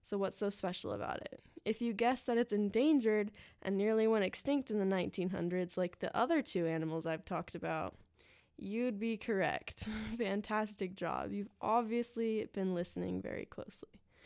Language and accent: English; Idaho, United States; I only use this example because I'm from Idaho